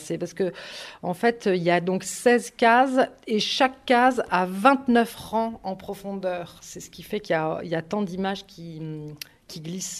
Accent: Grand Est, France; moved away as an adult; now in Paris, France; J'ai fait d'abord des études pour être actrice dans une école qui était à Nancy, puisque j'ai grandi en Lorraine. Et puis ensuite... quand j'avais 26 ou 27 ans, je crois, j'ai quitté Nancy pour m'installer à Paris.

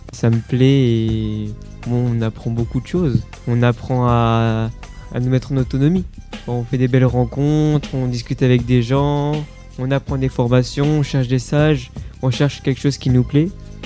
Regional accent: Persan, Île-de-France, France; j'ai 19 ans, je viens de Persan.

